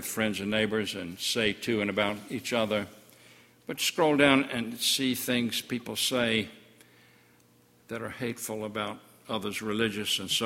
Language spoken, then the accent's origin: English; Panama City, Florida, United States; what it was like growing up in Panama City and on St. Andrews Bay